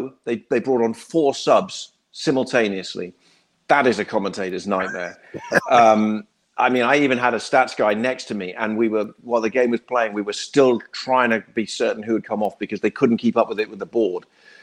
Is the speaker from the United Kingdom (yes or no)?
yes; England, United Kingdom; I grew up watching football in England